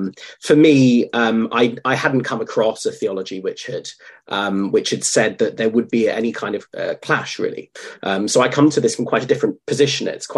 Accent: Chichester, South East England, United Kingdom; I was a chorister as a child in down in Chichester and in South England

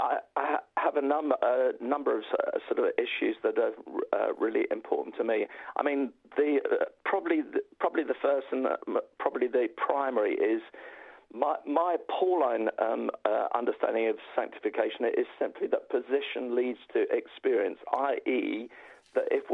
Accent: London, United Kingdom; I'm a North Londoner

